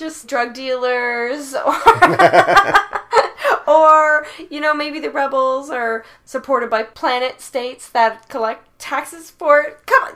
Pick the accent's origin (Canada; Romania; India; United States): Canada; We're Canadian. We know better.